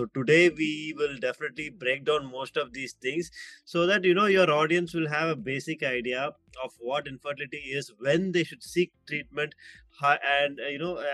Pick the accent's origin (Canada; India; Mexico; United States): India; Tamil Nadu; first language Tamil; English is a second language; I'm not very good at Hindi, you know, because me born and brought up in Tamil Nadu, you know, we are not really sensitive towards speaking in Hindi. We only speak in Tamil.